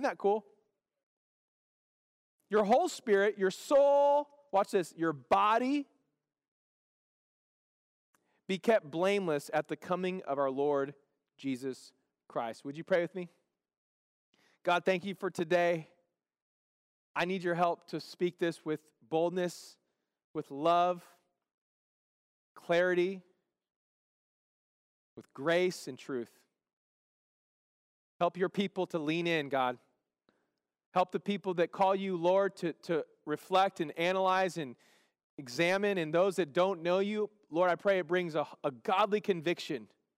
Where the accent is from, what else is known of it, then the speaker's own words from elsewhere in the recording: Bakersfield, California, United States; You might catch me on a hot Cheeto day because I am from Bakersfield. I am Hispanic, so give me some hot Cheetos and some Pepsi.